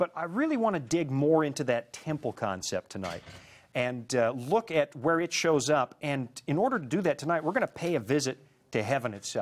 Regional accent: Canada; And I'm a Canadian. I grew up in minus 40, minus 50

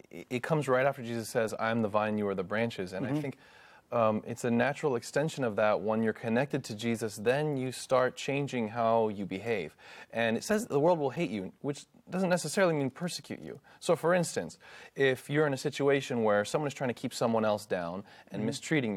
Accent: the South, United States; I've been, you know, attacked or hated on because of my race and other things. I grew up in the South.

